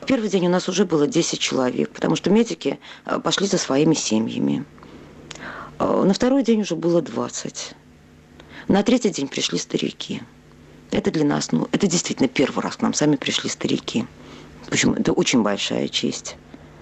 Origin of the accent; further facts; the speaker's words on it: Russia; Потому что, ну, все-таки я из России.